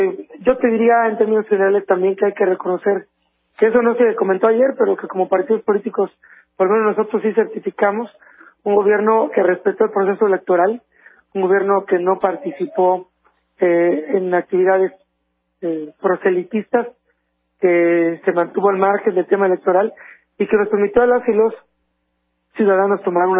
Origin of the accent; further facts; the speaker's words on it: Veracruz, Mexico; que todos como mexicanos y particularmente como veracruzanos debemos de caminar de la mano